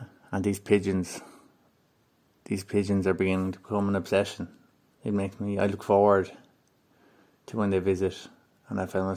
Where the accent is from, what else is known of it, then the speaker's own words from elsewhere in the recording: Marseille, Provence-Alpes-Côte d'Azur, France; English is a second language; I'm from the south of France. Yes, Marseille.